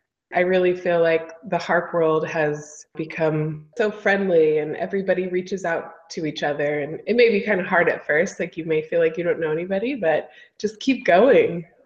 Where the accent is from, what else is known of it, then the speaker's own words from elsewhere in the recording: Augusta, Georgia, United States; I grew up in Augusta, Georgia, and there aren't very many harpists there.